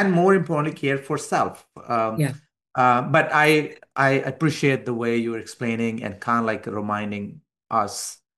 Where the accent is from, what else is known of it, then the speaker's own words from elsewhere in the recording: Pakistan; now in United States; as a Pakistani, leaving Pakistan, Pakistani Christian, leaving Pakistan and coming to the West and then getting here in the United States, establishing a life here, career here